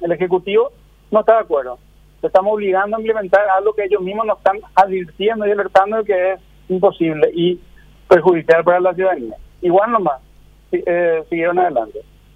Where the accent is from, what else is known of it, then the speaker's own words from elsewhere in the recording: Paraguay; Yo como paraguayo